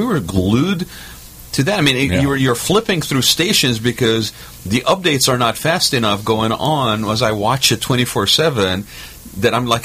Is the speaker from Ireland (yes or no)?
no; Kuwait; When I was growing up in Kuwait, we had conflict is always going on around there.